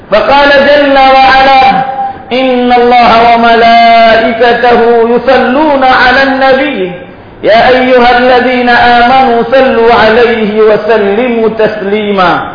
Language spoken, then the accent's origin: Arabic; India; أنتقل بكم إلى ما يحدث في بلادنا الهند